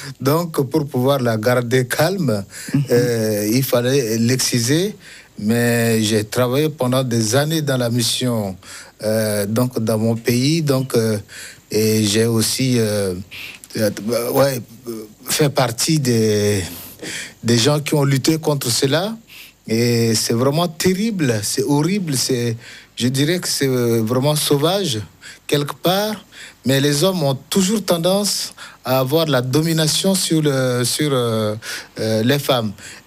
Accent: Chad; je suis originaire du Tchad.

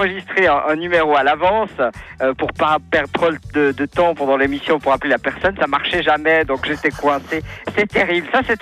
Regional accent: Lausanne, Vaud, Switzerland; now in Monthey, Switzerland; Alors moi, je viens de Lausanne.

